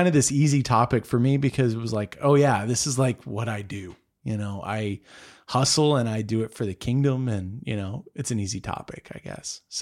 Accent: Texas, United States; I would not be able to anyway, you know, because I'm a Texan.

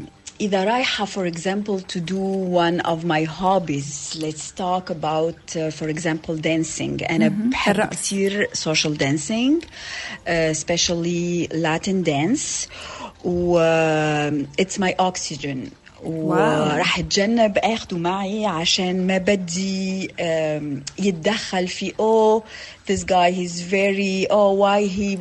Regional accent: Tunisia; انا من تونس، بتابع اخبارك وبتابع حصتك

